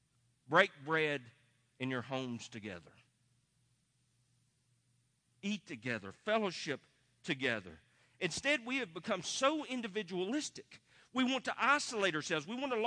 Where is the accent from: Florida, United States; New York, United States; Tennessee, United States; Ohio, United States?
Tennessee, United States; I grew up in East Tennessee, brothers and sisters. I grew up in East Tennessee, so far back in the woods, you couldn't have found me unless I told you where I was at.